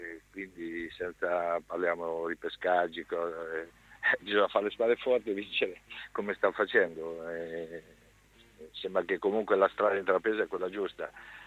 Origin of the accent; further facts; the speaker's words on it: Ancona, Marche, Italy; io da Anconetano in quel momento sicuramente avrei accettato qualsiasi situazione